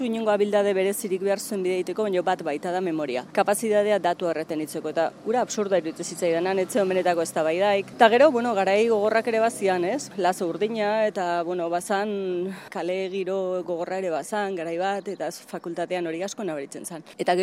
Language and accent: Basque; Urnieta, Basque Country, Spain; eta Urnietakoa, Urnietako Ergoien auzokoa. Bertako Azko Nobi eta Baserrian jaio nintzen.